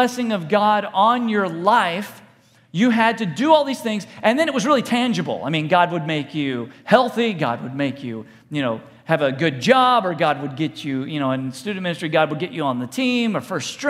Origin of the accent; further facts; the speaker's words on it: Texas, United States; don't chew tobacco, because I was from Texas.